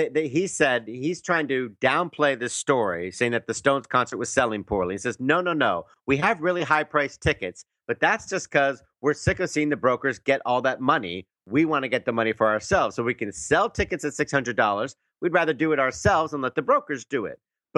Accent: United Kingdom; You know how the Brits are. I'm British, by the way.

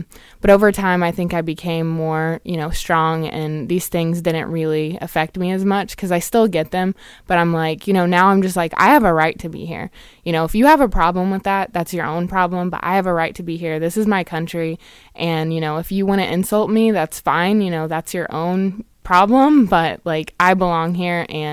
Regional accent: Marion, Indiana, United States; I'm from Marion, Indiana, and I'm studying applied linguistics.

